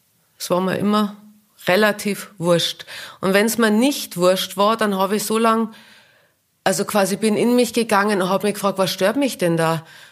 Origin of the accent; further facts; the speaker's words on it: Tyrol, Austria; now in Berlin, Germany; Und bei uns in Tirol, in der Volksschule, die sprechen alle Dialekt, alle. Wir haben ganz andere Wörter. Und letztendlich, als ich dann nach Berlin zum Beispiel ins Theater oder so, die haben mich alle nicht verstanden.